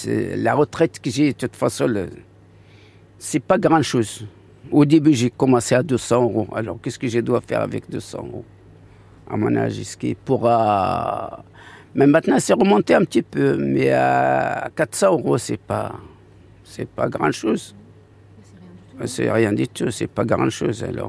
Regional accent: Souss-Massa, Morocco; French is a second language; moved away as an adult; now in France; De Maroc, à Casablanca. Je suis de la région d'Agadir, oui.

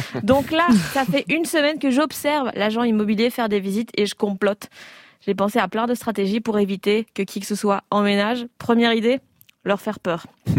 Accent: Belgium; je suis belge

